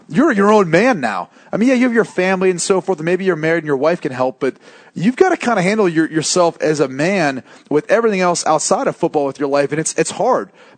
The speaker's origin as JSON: {"language": "English", "town": "Cleveland", "region": "Ohio", "country": "United States", "said": "I'm from Cleveland. This is my team. This is my childhood dream."}